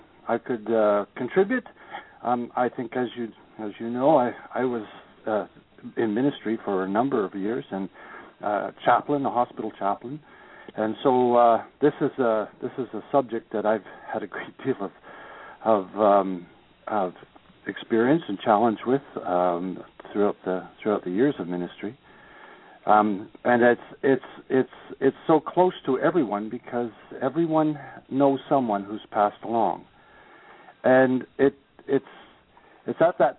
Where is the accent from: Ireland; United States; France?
Ireland; my father always told me that I was born with the gift of the gab because we're Irish